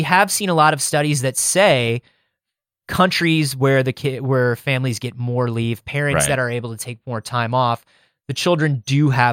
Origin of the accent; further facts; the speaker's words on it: Florida, United States; I grew up in Florida. I looked dumb until, once again, I was 25 years old.